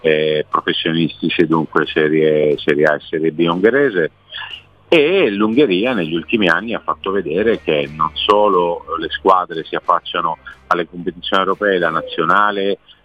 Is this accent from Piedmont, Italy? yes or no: no; Lecce, Apulia, Italy; poi io sono di Lecce, dunque mi piace ancora di più, perché si assomigliano tanto le due città.